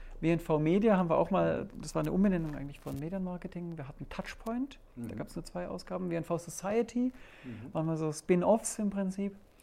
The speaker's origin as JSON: {"language": "German", "town": "Stuttgart", "region": "Baden-Württemberg", "country": "Germany", "tie": "born or raised there", "said": "Wo komme ich her? Ich bin in Stuttgart aufgewachsen. Man hört viele Zischlaute noch bei mir"}